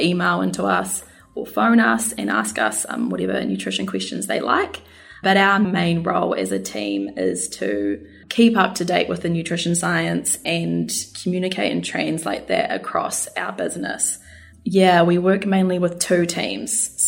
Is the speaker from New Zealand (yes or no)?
yes; South Island, New Zealand; now in Australia; So like you say, I'm a New Zealander, so I'm a Kiwi, currently living in Australia. Mm-hmm. So I grew up in New Zealand on a farm, actually, in the South Island.